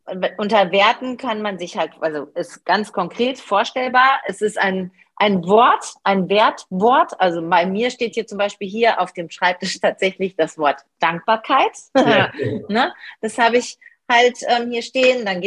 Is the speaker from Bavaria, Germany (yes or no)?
no; North Rhine-Westphalia, Germany; sagt man immer bei uns im Ruhrgebiet. Und da wohne ich ja nicht mehr